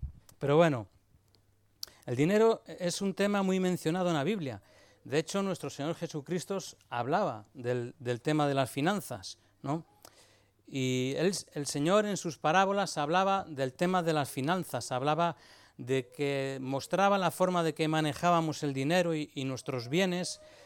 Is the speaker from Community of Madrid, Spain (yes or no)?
yes; Madrid, Community of Madrid, Spain; Yo soy de Madrid, soy del barrio de Ventas, y allí hay un dicho